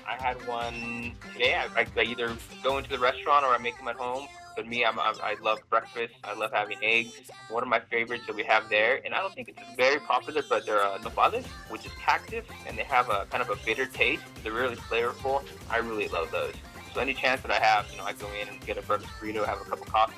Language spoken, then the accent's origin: English; Salinas, California, United States; also born or lived in San Francisco / San Luis Obispo; And also I've lived in San Francisco, and then growing up in Salinas, and I've spent a lot of time down in San Luis Obispo.